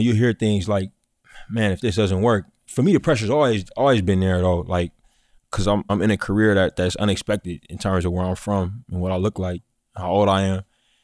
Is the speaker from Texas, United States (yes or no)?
no; California, United States; I'm from the Bay Area, man.